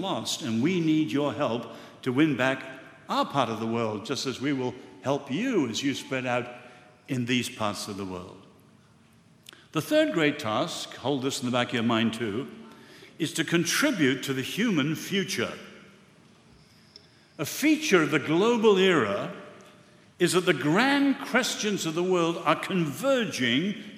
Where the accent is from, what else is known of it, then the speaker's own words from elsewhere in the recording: Ireland; And I'm proud to say as an Irishman, they came down in missionaries and little flimsy coracles and sailed to France.